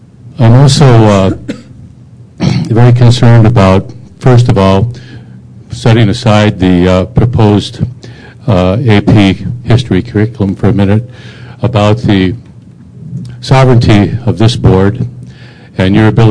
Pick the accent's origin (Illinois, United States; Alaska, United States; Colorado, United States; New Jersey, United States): Colorado, United States; I'm from Jefferson County, Colorado.